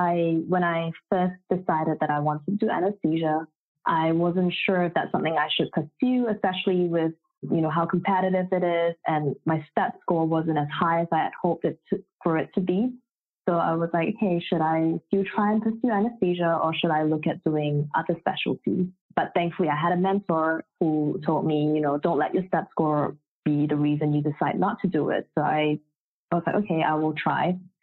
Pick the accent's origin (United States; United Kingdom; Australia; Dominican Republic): Australia; Perth, Western Australia; also born or lived in Malaysia; So yeah, I'm Aussie. I am from Australia, from Western Australia, a town called Perth.